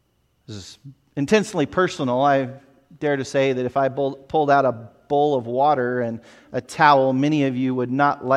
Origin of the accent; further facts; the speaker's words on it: United States; And as an American from outside of the particular, you know, city they were living in, seen as wealthy and seen as well-educated